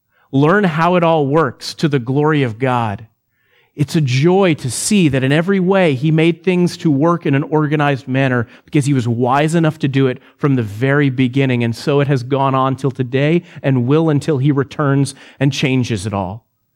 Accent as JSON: {"language": "English", "region": "Texas", "country": "United States", "said": "I'm a Texan and I love Texas, but man, North Texas was flat."}